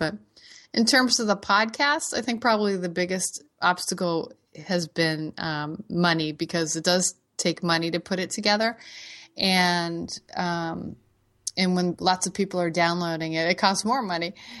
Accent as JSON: {"language": "English", "town": "Boston", "region": "Massachusetts", "country": "United States", "tie": "born or raised there", "said": "growing up in the Boston area, grew up watching the Boston Marathon. Bill Rogers actually lived in my hometown."}